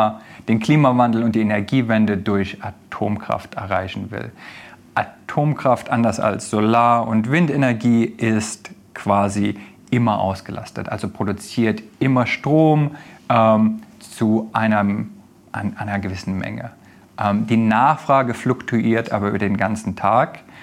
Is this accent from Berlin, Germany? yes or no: yes; Berlin, Germany; now in United States; Ich bin ursprünglich Berliner, bin aber seit fast 12 Jahren in den Vereinigten Staaten